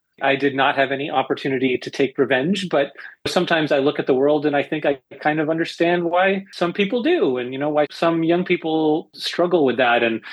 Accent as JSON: {"language": "English", "town": "Mississauga", "region": "Ontario", "country": "Canada", "tie": "born or raised there", "said": "And I grew up in Mississauga"}